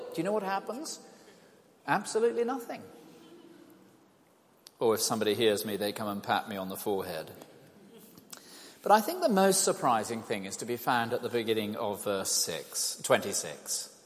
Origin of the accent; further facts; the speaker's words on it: South West England, United Kingdom; I come from the West Country and we go bodyboarding.